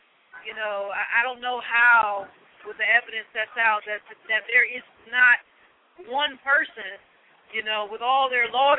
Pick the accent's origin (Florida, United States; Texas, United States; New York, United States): Florida, United States; now in Philadelphia, United States; Me? I'm originally from Florida, but I live in Philadelphia.